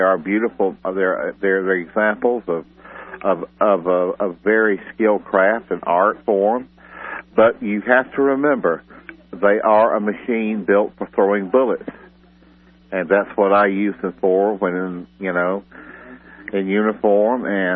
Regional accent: Deep South, United States; And I've grown up around guns, and you can probably tell I'm from the Deep South, and we sort of have a tradition of gun ownership down there.

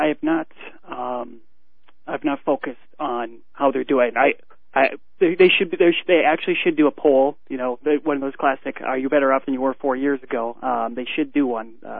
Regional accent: South Dakota, United States; I am from South Dakota, yes.

